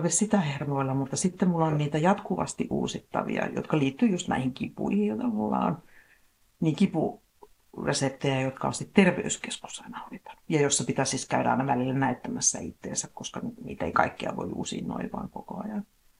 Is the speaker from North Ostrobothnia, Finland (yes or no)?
no; Kokkola, Central Ostrobothnia, Finland; now in Kauniainen, Finland; mä vastasin sitten, että mä oon Kokkolasta. Että mä oon Kokkolasta kotosi.